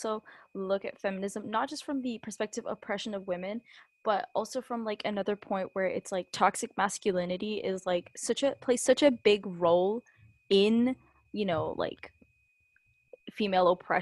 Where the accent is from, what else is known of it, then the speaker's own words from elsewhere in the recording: Ireland; Because when I was growing up in Ireland, like, I never, like, I didn't know anything or anyone.